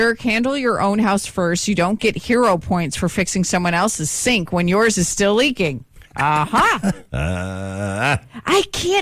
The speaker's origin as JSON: {"language": "English", "town": "Greece", "region": "New York", "country": "United States", "tie": "born or raised there", "said": "Oh, no. I grew up in Greece"}